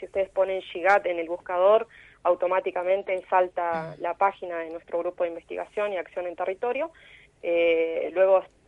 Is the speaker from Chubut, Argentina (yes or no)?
yes; Esquel, Chubut, Argentina; yo también soy de Esquel, así que siempre tengo comunicación con gente de allá